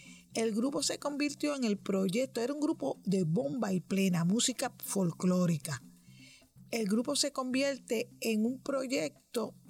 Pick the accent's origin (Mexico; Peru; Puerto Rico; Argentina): Puerto Rico; San Juan; now in United States; Nací en un barrio en Puerto Rico que se llama Río Piedras, que forma parte de San Juan. Me crié en muchos residenciales públicos, lo que aquí le llaman proyectos. Vengo de clase trabajadora